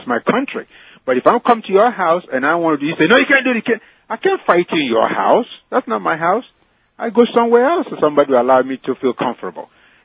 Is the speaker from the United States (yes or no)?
no; Lagos, Nigeria; moved away; when I was growing up in Nigeria and Lagos as a young boy before I came to this country